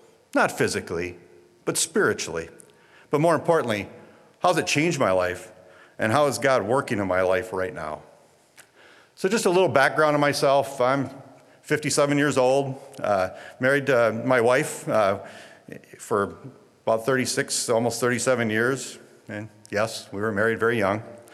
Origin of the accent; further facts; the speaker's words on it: Minnesota, United States; moved away as an adult; So I grew up in Minnesota. I joined the Army Reserves, and then I went active duty in the Navy and left Minnesota.